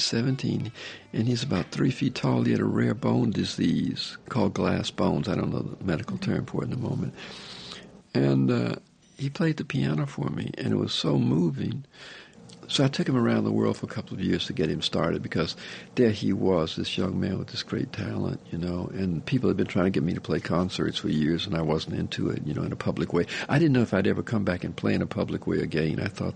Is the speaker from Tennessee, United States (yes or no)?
yes; Memphis, Tennessee, United States; There was this theater in my hometown, the Handy Theater, and the bands would come to town.